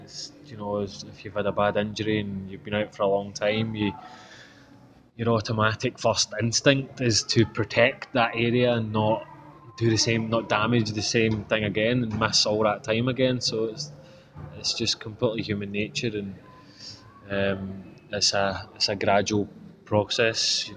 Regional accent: Scotland, United Kingdom; we watched the European Championships as obviously a Scotsman.

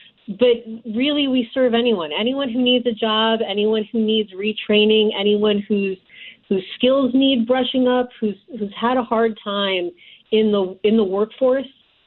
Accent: Connecticut, United States; also born or lived in Washington, D.C.; I was born and raised in Connecticut, but I actually worked in Washington, D.C. for about 15 years

